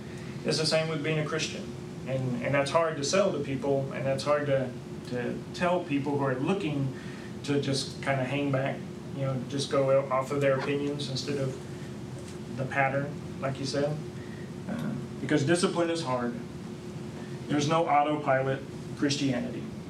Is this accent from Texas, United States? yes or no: yes; Texas, United States; I grew up in East Texas. And I know growing up what this looked like was that most of the churches were very small.